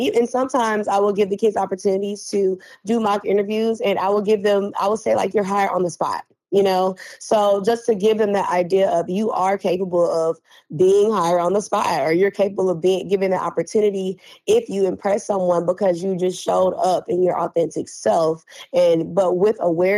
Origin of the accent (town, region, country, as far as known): Tallahassee, Florida, United States; now in Birmingham, United States